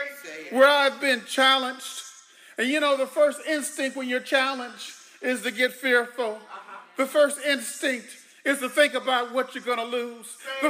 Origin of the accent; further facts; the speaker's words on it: Aberdeen, North Carolina, United States; separating me from my loved ones in my hometown of Aberdeen.